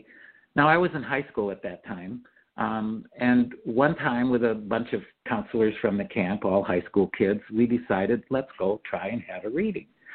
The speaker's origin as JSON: {"language": "English", "town": "Dunkirk", "region": "New York", "country": "United States", "tie": "born or raised there", "said": "Well, I lived 8 miles from Lilydale. I grew up in Dunkirk, New York, which is 8 miles down the hill near Lake Erie."}